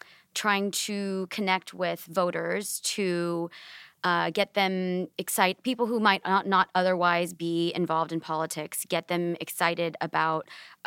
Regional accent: Texas, United States; it's really for people in swing states, and I'm from Texas.

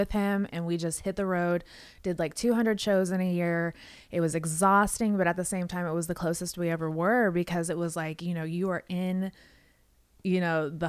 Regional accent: West Coast, United States; now in Nashville, United States; Like, I'm from the West Coast, so we're all more liberal out there, I guess you could say.

